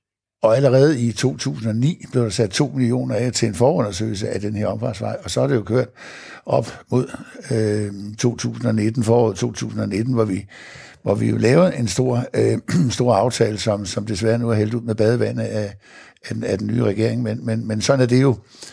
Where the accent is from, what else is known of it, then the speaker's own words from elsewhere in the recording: Roskilde, Zealand, Denmark; moved away as an adult; also born or lived in Slagelse / Hedehusene; Jamen, jeg er født i Slagelse, og vokset op det meste af min barndom og ungdom i Roskilde. Og landede så i Hedehusene, og der var 27 flyttet til Jylland, her til mig, ja, og der har jeg så boet siden.